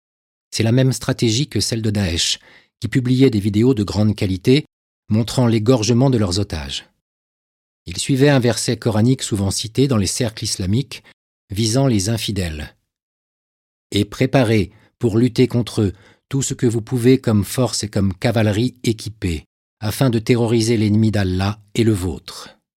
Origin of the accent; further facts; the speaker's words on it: Syria; now in France; Je refuse que les islamistes, qui ont détruit mon pays d'origine, fassent de même dans mon territoire d'accueil. Je refuse qu'Israël, utilisé en Syrie comme un épouvantail pour justifier une dictature, devienne en France